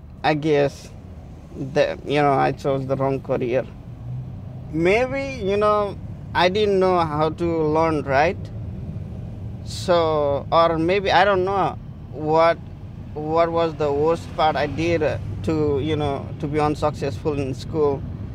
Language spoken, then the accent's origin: English; Nepal; Actually, I am from Nepal.